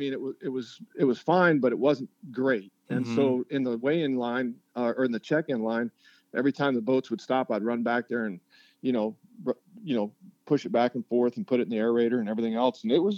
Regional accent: Wyoming, United States; my childhood best friend growing up in Wyoming lives in Columbia, South Carolina.

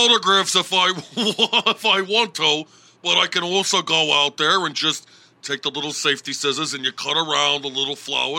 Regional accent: New York City, New York, United States; I drive around Burlington honking everywhere. Why? I'm a New Yorker!

